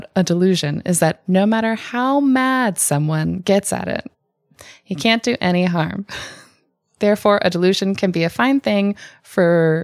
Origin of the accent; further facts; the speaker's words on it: California, United States; Low sugar, so because that's how you know we're from California. We have low sugar.